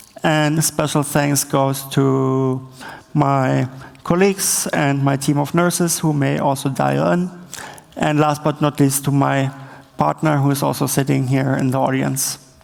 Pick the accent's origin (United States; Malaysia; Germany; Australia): Germany; Berlin; English is a second language; I'm from Berlin.